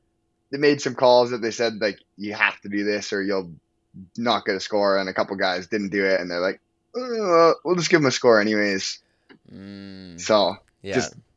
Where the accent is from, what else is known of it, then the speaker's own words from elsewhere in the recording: Whistler, British Columbia, Canada; Yeah, well, I grew up in Whistler, BC. You know, kind of north of Vancouver there.